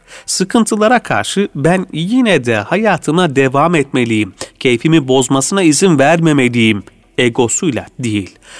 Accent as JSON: {"language": "Turkish", "region": "Adana", "country": "Turkey", "tie": "born or raised there", "said": "memleketim soruluyor. Türkiye'deki şehrim. Adana diyorum. Adana diyebilirim. Orada doğduk, büyüdük, yedik, içtik, yaşadık."}